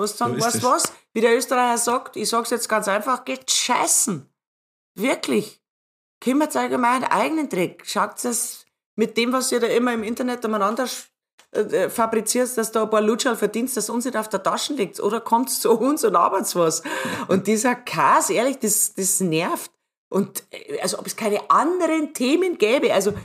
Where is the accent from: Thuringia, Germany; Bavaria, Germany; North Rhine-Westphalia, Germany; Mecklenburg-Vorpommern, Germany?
Bavaria, Germany; Erding; Ich bin ja aus Erding, wie du weißt.